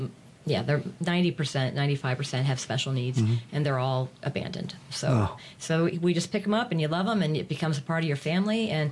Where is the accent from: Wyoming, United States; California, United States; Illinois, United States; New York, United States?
Illinois, United States; Chicago; born there; I was born in Chicago as well, 62, you know